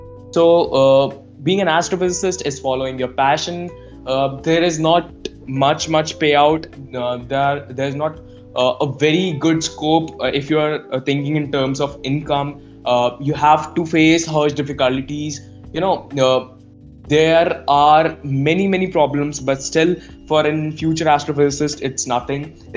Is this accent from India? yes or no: yes; India; especially when I'm from India and when I've interacted with people from India